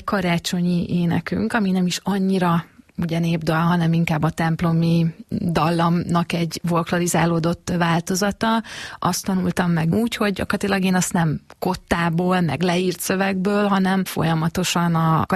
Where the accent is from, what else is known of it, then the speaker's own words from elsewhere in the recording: Hungary; meg ugye magyar vagyok, tehát anyukámmal én magyarul beszéltem, nekem a magyar az anyanyelvem, és szerbül nehezebben is beszélek